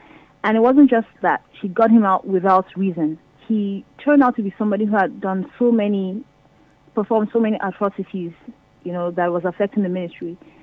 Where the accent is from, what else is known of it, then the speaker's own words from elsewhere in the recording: Kaduna State, Nigeria; I'm from Kaduna State, and I'm a public relations officer for an investment firm.